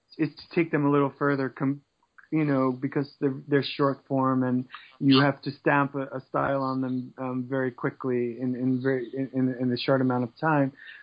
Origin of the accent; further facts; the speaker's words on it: New York, United States; It's funny because I grew up in New York, and my father, we always went to movies as a child. I was born in 1952